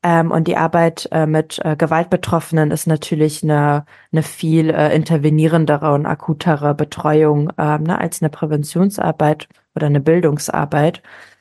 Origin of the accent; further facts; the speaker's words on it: Düsseldorf, North Rhine-Westphalia, Germany; ich bin Düsseldorferin und Sozialarbeiterin seit einigen Jahren